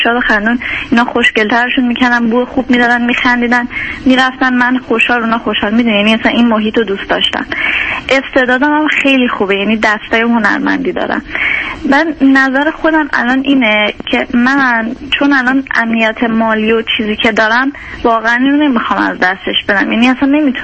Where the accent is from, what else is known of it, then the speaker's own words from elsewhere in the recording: Iran; moved away as an adult; من تو سن کنکورم مهاجرت داشتیم، بعد موفق نشد دوباره برگشتیم ایران